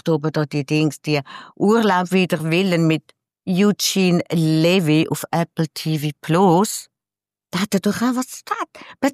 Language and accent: German; Glarus, Switzerland; Also ich bin ja auch Glarner.